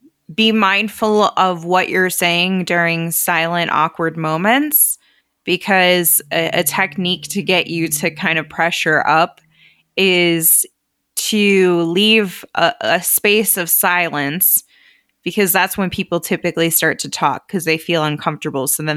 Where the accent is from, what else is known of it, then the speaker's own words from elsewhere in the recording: Rockford, Illinois, United States; We don't do pop-ups around here. I was raised in Rockford, Illinois.